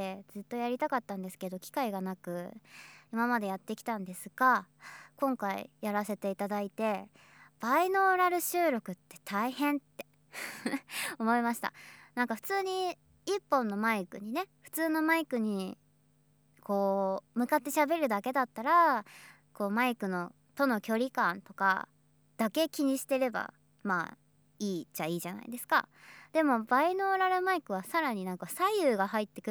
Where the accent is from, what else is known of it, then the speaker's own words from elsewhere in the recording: Fukuoka, Japan; 私福岡出身なんですけど、福岡出身なんで、